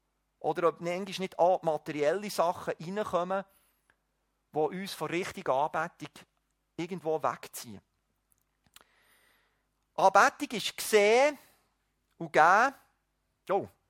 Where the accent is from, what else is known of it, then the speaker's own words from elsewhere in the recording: Switzerland; Wir müssen ja, als Schweizer haben wir immer auch das Denken, oder?